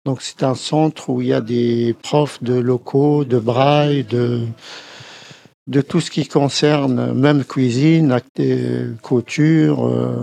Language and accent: French; Algiers, Algiers Province, Algeria; ma famille, je viens d'Alger. Ma famille, elle est en Algérie.